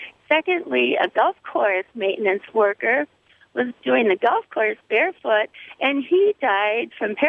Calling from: Pamlico, Wisconsin, United States; Pamlico, Wisconsin.

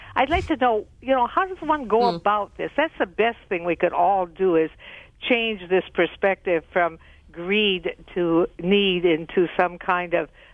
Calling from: Sheboygan, Wisconsin, United States; Sheboygan.

